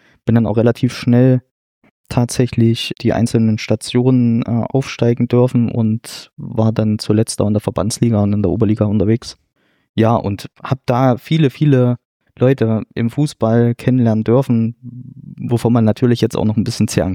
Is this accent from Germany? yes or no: yes; Ostramondra, Thuringia, Germany; also born or lived in Buttstedt; Ich komme ursprünglich aus Buttstedt tatsächlich, bin aber dann relativ früh, ich glaube in der 4. Klasse, dann nach Ostramontra gezogen. Meine Großeltern kommen von hier, genau.